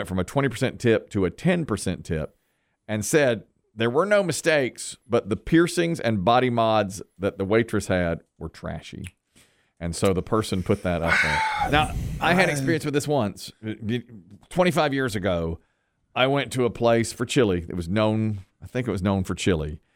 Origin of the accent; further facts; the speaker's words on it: Ashburn, North Carolina, United States; I'm from Ashburn, North Carolina.